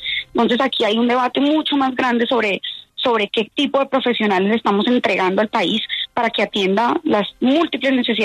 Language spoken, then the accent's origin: Spanish; Santander, Colombia; la Universidad Industrial de Santander, que es la universidad de mi tierra, la universidad pública de mi tierra